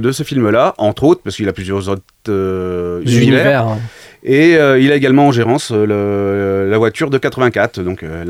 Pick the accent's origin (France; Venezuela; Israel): France; Nevers, Bourgogne-Franche-Comté; on est un petit groupe de quatre de la Nièvre, on est de Nevers, on vient de Jules Renard.